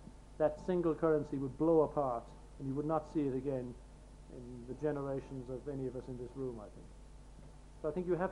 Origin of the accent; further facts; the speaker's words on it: Ireland; as an Irishman.